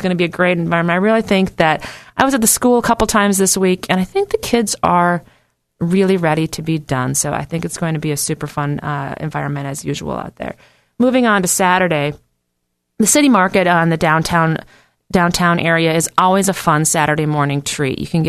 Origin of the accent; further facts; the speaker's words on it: Midwest, United States; now in Virginia, United States; I'll be honest, I was raised in the Midwest, didn't know much about bluegrass until I came out here to Virginia.